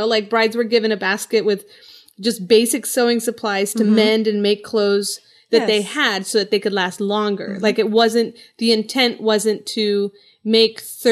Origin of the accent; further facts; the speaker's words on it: Colombia; in Colombia, where I'm from Colombia